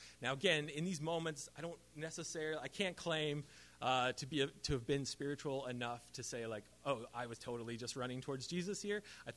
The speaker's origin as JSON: {"language": "English", "region": "Indiana", "country": "United States", "tie": "born or raised there", "said": "I grew up in Indiana. And Indiana, you're not allowed to put the pads on until the third day."}